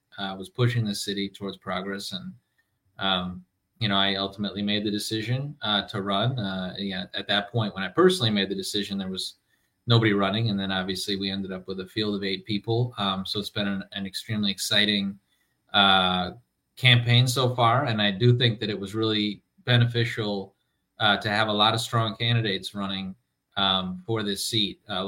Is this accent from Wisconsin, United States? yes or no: yes; Milwaukee, Wisconsin, United States; I was born and raised in Milwaukee in the Sherman Park neighborhood.